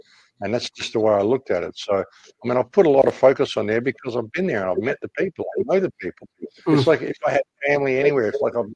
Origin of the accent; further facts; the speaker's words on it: Australia; I'm from Australia, you know? Like, we're only 4 hours flight from Cairo in London. I live in Australia. It takes me 5.5 hours to fly from Brisbane to Perth, for God's sake.